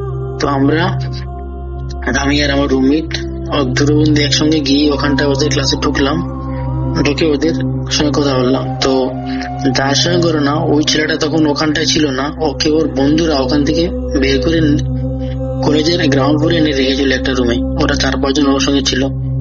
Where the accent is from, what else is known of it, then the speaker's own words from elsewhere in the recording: Tripura, India; now in Kolkata, India; আমার বাড়ি ত্রিপুরাতে, কিন্তু বর্তমানে কর্মরতরে আমি কলকাতাতেই থাকছি।